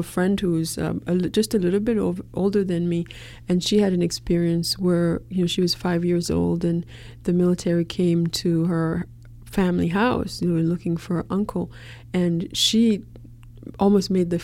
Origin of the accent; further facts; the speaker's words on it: Port-au-Prince, Ouest, Haiti; Well, I was born in Port-au-Prince around 1969, and this was still the dictatorship